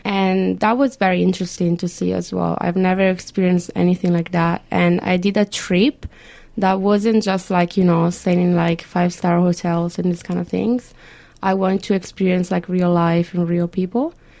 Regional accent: Italy; Look, it's fine. I'm from Italy.

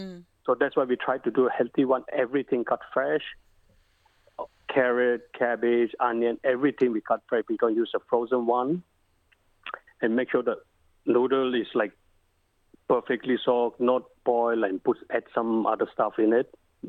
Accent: India; now in Australia; This all depends where do you live, but we grew up in India, and that's what we adapted to cook the Indian style Chinese food.

